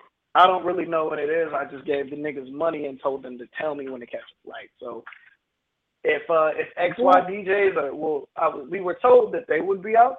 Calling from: Tampa, Florida, United States; Oh, shoot, man. I'm in Tampa. It's hot as hell down here.

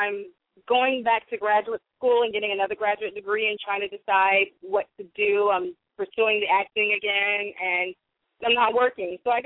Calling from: California, United States; I'm calling from California.

